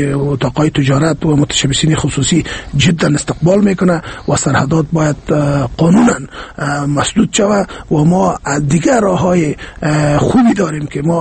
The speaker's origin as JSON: {"language": "Persian", "country": "Afghanistan", "said": "ما افغان هستیم، ما مسلمان هستیم"}